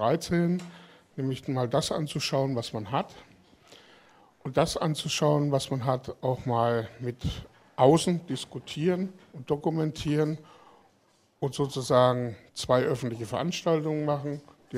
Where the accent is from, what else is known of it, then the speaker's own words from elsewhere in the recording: Thuringia, Germany; Ich komme nun aus dem Landkreis Schmalkalden-Meiningen.